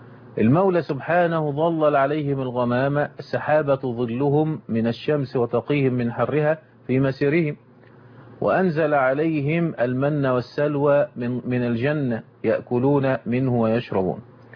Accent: Egypt; بتذهب عندنا في مصر إلى بيت إلى بنك نصر الاجتماع.

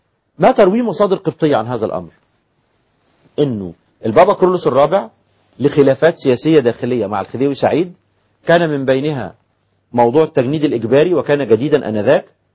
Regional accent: Egypt; احنا عندنا في مصر

